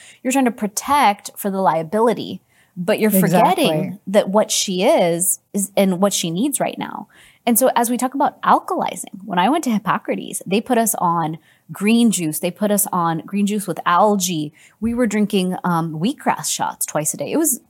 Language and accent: English; Houston, Texas, United States; I'm from Houston, Texas.